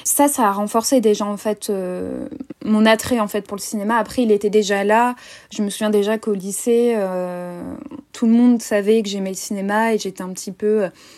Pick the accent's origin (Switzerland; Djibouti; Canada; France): France; Amiens, Hauts-de-France; now in Paris, France; Moi, je viens de Picardie, de base, donc j'étais à Amiens.